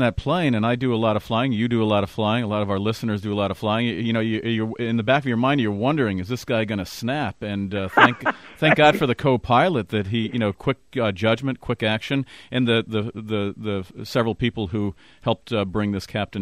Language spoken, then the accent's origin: English; Ridgefield, Connecticut, United States; I've been a catechist preparing kids for confirmation for over 20 years in my hometown of Ridgefield, part of the Bridgeport Diocese